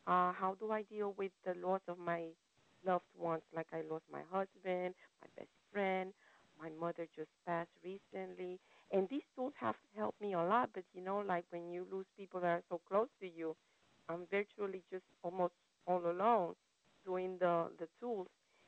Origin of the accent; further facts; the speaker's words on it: Puerto Rico; now in New York, United States; from Puerto Rico. I'm calling you from New York.